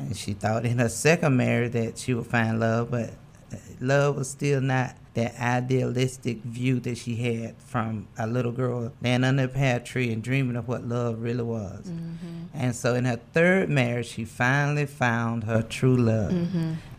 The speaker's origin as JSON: {"language": "English", "town": "Sylvester", "region": "Georgia", "country": "United States", "said": "I want to thank Dr. Harper for inviting us to the show. I'm originally from Sylvester, Georgia, but now I've lived up here for the past 7 years."}